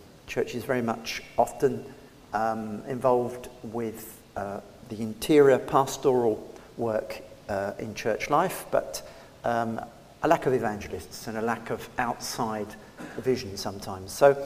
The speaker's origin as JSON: {"language": "English", "region": "South East England", "country": "United Kingdom", "said": "I am British and originally was from the Kent area."}